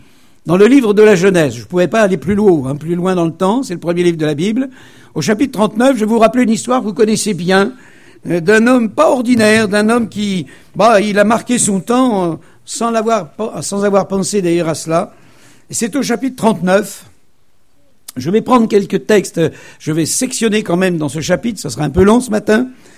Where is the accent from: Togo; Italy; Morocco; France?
France; Occitanie; quand on vient de l'Aveyron, dans les Midi-Pyrénées